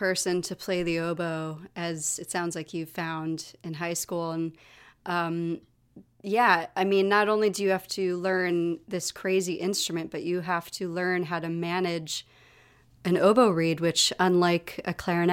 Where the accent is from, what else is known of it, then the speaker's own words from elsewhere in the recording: Roosevelt Island, New York, United States; Well, you know, I think it affects me in different ways. Roosevelt Island is a strange place.